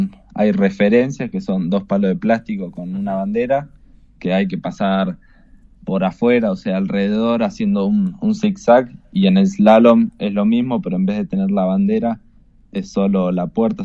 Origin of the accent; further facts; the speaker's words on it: San Martín de los Andes, Neuquén, Argentina; Y bueno, yo nací acá en San Martín de los Andes, que nada, se caracteriza por la temporada de invierno, la nieve.